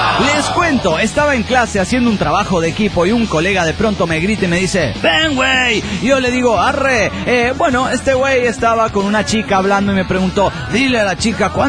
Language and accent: Spanish; Guadalajara, Jalisco, Mexico; now in Puerto Vallarta, Mexico; vivo solo en Puerto Vallarta y soy originario de Guadalajara, donde vive mi familia.